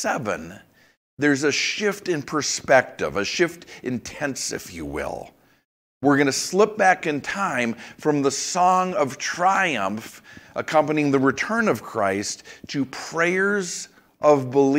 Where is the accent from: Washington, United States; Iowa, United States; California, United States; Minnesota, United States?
Minnesota, United States; Minneapolis; Was in the Twin Cities over the weekend, my hometown, towns, I guess, Minneapolis, St. Paul